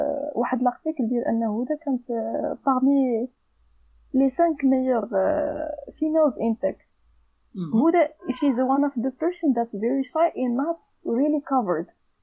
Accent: Morocco; الايفنت الوحيد اللي كيجمع التكه كامله هو اللي كاين عندنا في المغرب

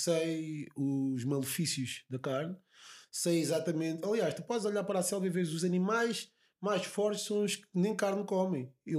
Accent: Lisbon, Portugal; eu sou nascido e criado aqui em Lisboa.

